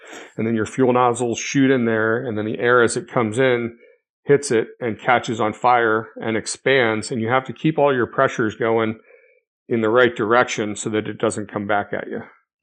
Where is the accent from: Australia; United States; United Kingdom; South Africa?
United States; California; I grew up in California, so you'd not have much experience working with a union at all.